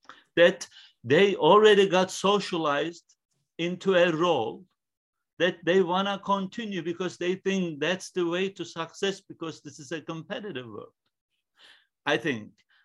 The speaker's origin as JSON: {"language": "English", "region": "Konya", "country": "Turkey", "tie": "born or raised there", "second_language": "English", "said": "I was from the land of Sufi, right? I grew up in Konya."}